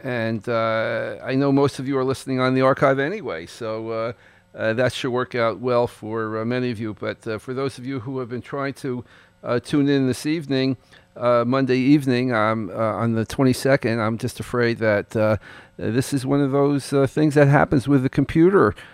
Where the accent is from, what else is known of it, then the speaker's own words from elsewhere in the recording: Newark, New Jersey, United States; Abe and I grew up together in the Weequake section of Newark a few years back.